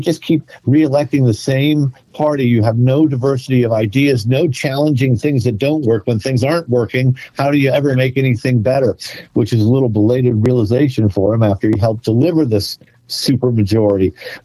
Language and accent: English; New York, United States; being a New Yorker for 40 years, and we just elected a Muslim socialist to become our next mayor.